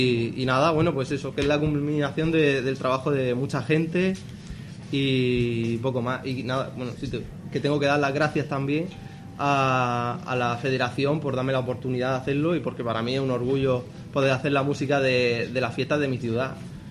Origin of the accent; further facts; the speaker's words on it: Cartagena, Region of Murcia, Spain; Yo soy de aquí, de Los Dolores, de Cartagena. Toda la vida, ¿eh?